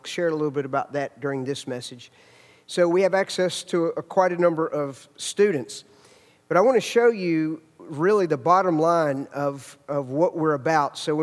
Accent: Virginia, United States; But Beth and I come from Virginia, not West Virginia, Virginia. We have our teeth where I'm from.

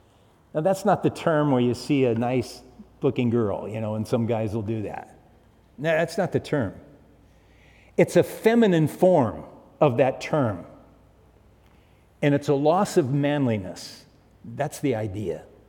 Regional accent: Manhattan Beach, California, United States; I grew up in Manhattan Beach when I was a little kid

